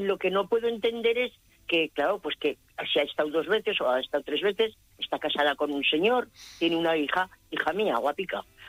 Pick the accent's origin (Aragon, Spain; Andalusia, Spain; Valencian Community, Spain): Aragon, Spain; Zaragoza; yo digo zagala porque yo soy de Zaragoza.